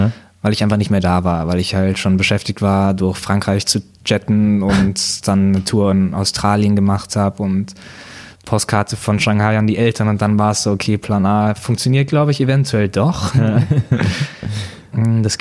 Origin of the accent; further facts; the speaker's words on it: Munich, Bavaria, Germany; Ich bin aus München